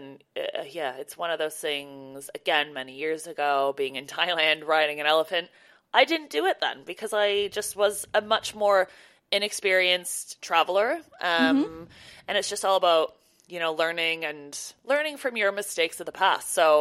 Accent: Canada; growing up in Canada, obviously we know how to drive in the snow.

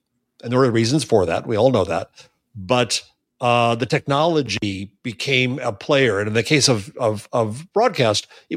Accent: New York, United States; Well, I'm a New Yorker and a professor, so I answer questions with questions

